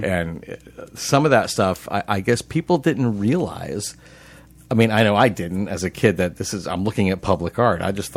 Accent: St. Petersburg, Florida, United States; growing up in St. Petersburg, I grew up downtown.

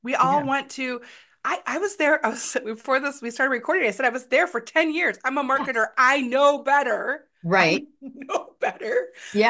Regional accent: Detroit, Michigan, United States; I'm come from Detroit, so it's stuck in neutral.

